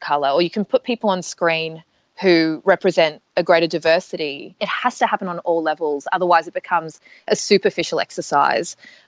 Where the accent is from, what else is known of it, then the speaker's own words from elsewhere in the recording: Australia; being an Asian Australian woman, you know, growing up in Australia